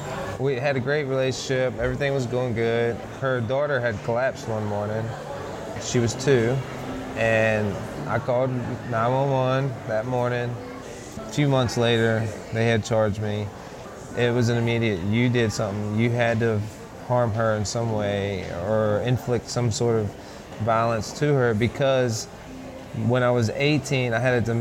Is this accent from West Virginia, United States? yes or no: yes; West Virginia, United States; I was born in Virginia, but I'm originally from West Virginia. I have a big family, more on my father's side than my mother's side, but big support group.